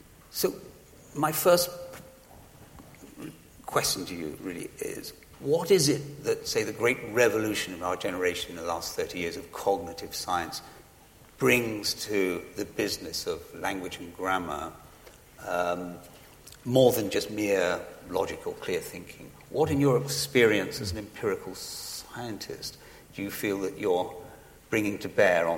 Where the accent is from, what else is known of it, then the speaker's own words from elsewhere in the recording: England, United Kingdom; Well, I'm English, you're American.